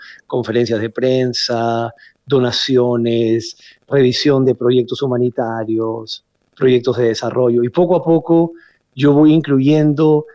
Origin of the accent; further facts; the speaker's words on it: Lima, Peru; yo crecí en Perú, yo soy peruano, crecí en Lima